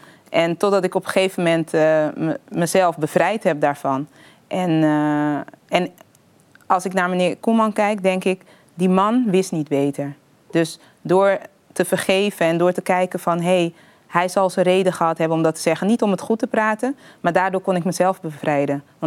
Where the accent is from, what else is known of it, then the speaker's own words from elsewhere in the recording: Den Helder, North Holland, Netherlands; also born or lived in Curaçao; Ja, ik ben geboren op Curaçao en getogen in Den Helder